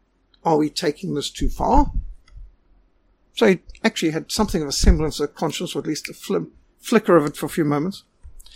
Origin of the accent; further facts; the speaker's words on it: Zimbabwe; We were told in Rhodesia we're more British than the British.